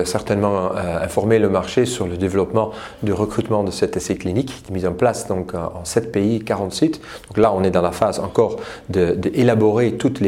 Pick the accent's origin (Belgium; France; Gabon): Belgium; Donc d'abord, je suis belge, j'ai fait mes études en Belgique, donc j'ai ce lien déjà.